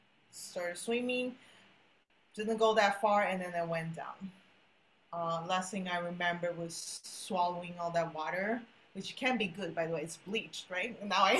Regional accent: São Paulo, Brazil; English is a second language; I was born in Brazil and I lived in São Paulo, the second biggest city.

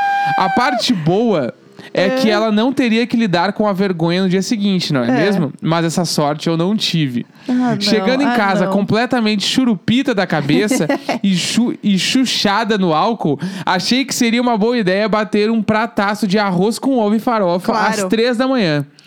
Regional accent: Rio Grande do Sul, Brazil; Mas ao contrário dele, sempre morei em cidades do interior do estado.

